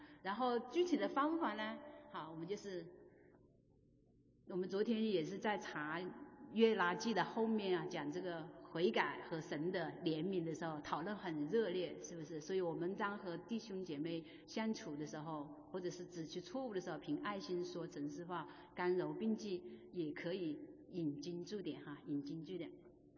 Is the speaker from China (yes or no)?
yes; China; 就是我们中国人常说的，也许是小时候我爸爸经常跟我说